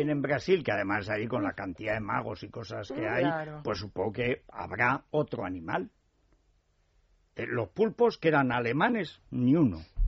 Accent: Teruel, Aragon, Spain; Yo como soy de Teruel, vi que había una mancha

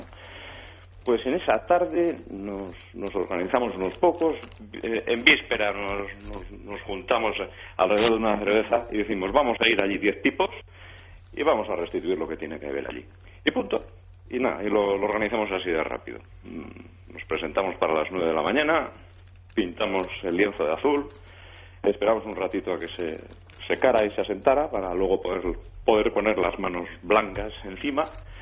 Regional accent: Basque Country, Spain; yo soy más vasco que todos ellos. No conozco un solo antecedente mío que no lo sea.

